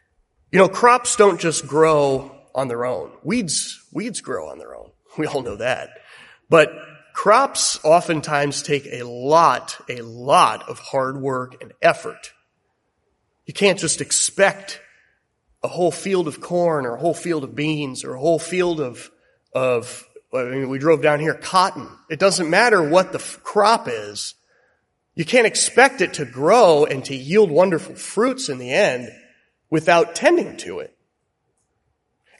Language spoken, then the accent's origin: English; Iowa, United States; Not originally, I'm from Iowa, and I met another Iowan here.